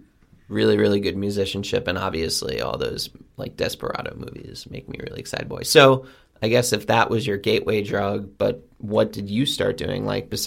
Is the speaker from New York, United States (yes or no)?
yes; New York, United States; And I'm from New York, and I'm 83 years older than you